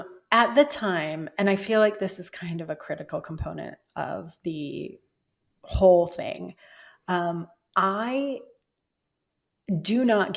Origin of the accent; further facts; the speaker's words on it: Seattle, Washington, United States; He's also from my hometown originally. He's from Seattle, and he is Italian, and I am as well.